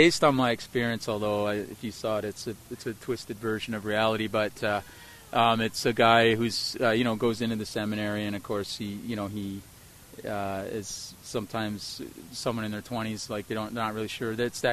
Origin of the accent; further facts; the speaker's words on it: St. Catharines, Ontario, Canada; We had one Catholic high school in the town. I grew up in St. Catharines, Ontario, and I was an altar boy, the whole thing.